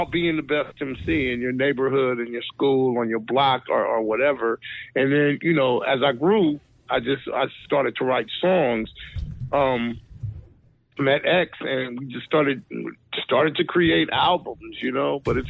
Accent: Pacoima, California, United States; also born or lived in Sacramento / Davis; I am originally from the San Fernando Valley, Pacoima, California. I lived in I went to high school in Sacramento.

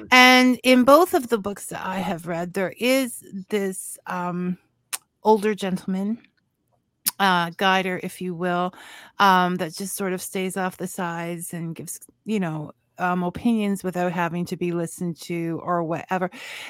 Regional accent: Ireland; I'm Irish

